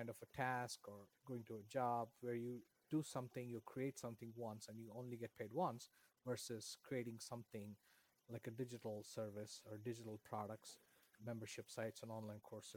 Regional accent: India; English is a second language; even though English was not my first language growing up in India

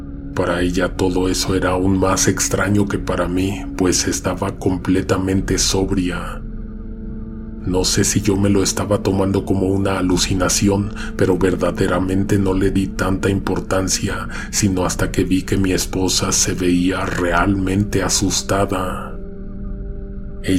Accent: Matamoros, Tamaulipas, Mexico; Soy de Matamoros

